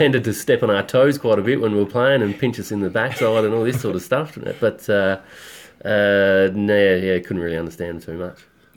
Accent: Adelaide, South Australia, Australia; So I was born here in Adelaide and went to school at St. Paul's College in Gillis Plains and then went on to study at UniSA.

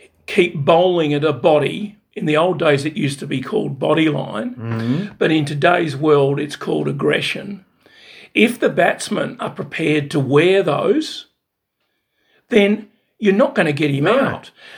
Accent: Australia; I'm an Aussie through and through

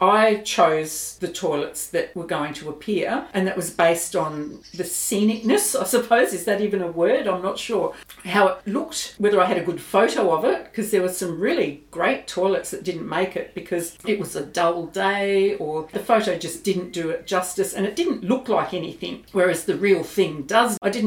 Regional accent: South Australia, Australia; I'm from South Australia.

